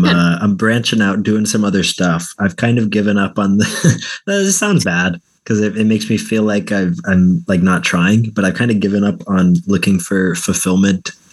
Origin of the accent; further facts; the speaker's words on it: Colorado, United States; I say I'm from Colorado.